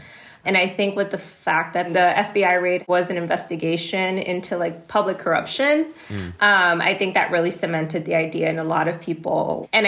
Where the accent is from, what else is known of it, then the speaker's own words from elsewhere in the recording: Laredo, Texas, United States; the fact that I was born and raised here in Laredo, Texas, where it seems like everyone has their own immigration story as well.